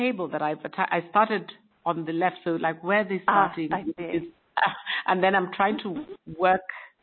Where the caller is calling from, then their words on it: Nairobi, Kenya; I am calling you from Nairobi, Kenya.